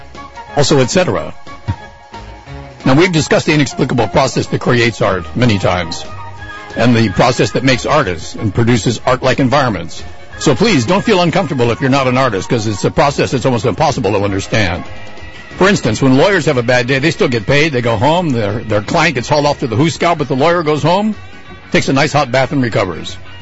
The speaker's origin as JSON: {"language": "English", "region": "California", "country": "United States", "said": "Of course, I'm from California, where our state burns down every winter"}